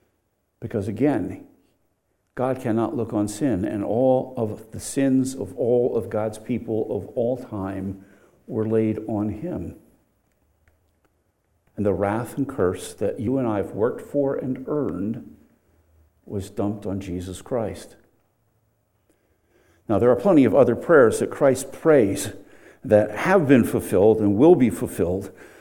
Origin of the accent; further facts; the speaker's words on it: Pennsylvania, United States; I want to do it in Pennsylvania, not because it's my home state